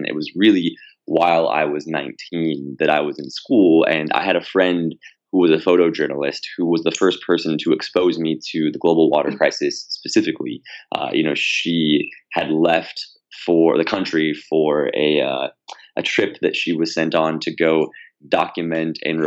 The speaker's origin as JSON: {"language": "English", "town": "Indianapolis", "region": "Indiana", "country": "United States", "tie": "born or raised there", "lives_now": "Los Angeles, United States", "said": "I've lived in Los Angeles for the last 12 years, but I grew up in Indianapolis, Indiana. And for most of my childhood, we moved quite a lot"}